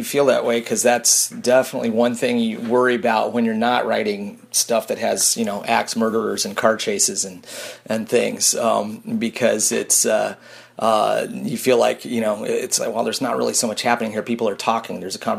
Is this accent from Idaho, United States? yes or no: yes; Sandpoint, Idaho, United States; I grew up in Sandpoint.